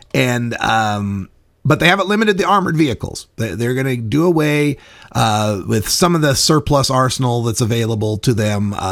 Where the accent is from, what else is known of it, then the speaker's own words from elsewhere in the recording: Oregon, United States; Here's the one from Polk County, Oregon, here in my home state of Oregon.